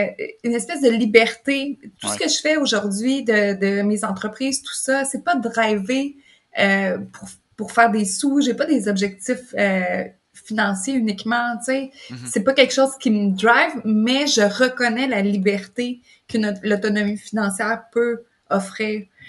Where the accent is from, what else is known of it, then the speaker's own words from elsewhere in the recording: Sept-Îles, Quebec, Canada; also born or lived in Havre-Saint-Pierre; Je suis née à Havre-Saint-Pierre, ensuite à Sept-Îles. Puis Sept-Îles, on allait chez ma grand-mère à Sheldrake, un autre petit village à 1 heure de route.